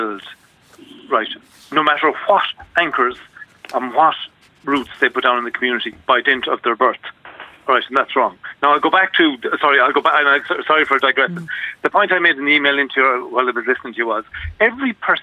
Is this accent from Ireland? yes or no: yes; Ireland; just as an Irish citizen.